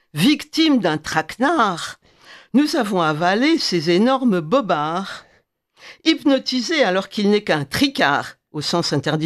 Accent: Lyon, Auvergne-Rhône-Alpes, France; Je suis lyonnaise d'origine.

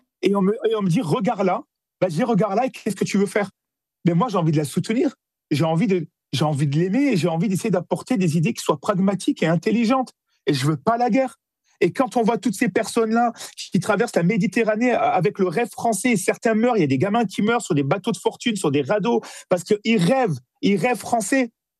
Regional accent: France

